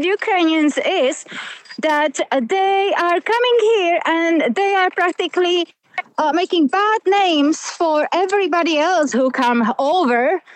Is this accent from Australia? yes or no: no; Slovakia; English is a second language; now in Ireland; I am from Slovakia.